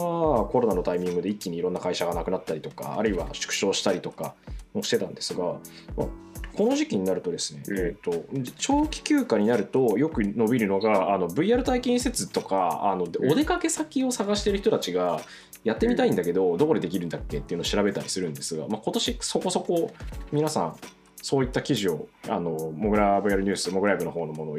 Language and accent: Japanese; Niigata, Japan; 私もちょっといろいろあってあの地元新潟に戻ったりはしたんですけど